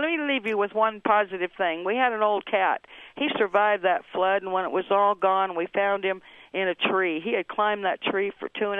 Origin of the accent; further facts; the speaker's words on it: Minot, North Dakota, United States; now in Springfield, United States; I was raised in Minot, North Dakota. That's not too far from Fargo.